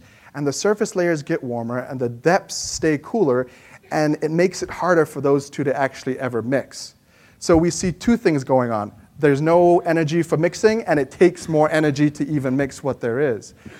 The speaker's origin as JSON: {"language": "English", "town": "Chicago", "region": "Illinois", "country": "United States", "said": "It happens in Lake Michigan. I'm from Chicago."}